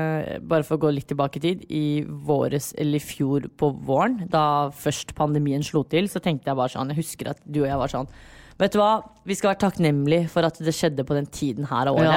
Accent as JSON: {"language": "Norwegian", "country": "Iran", "said": "hvorfor skal jeg stå på en pydestall og skrike jeg er iraner, jeg er perser"}